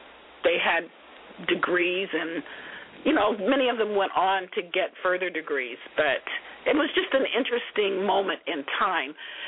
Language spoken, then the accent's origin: English; Oakland, California, United States; I grew up with them in East Oakland.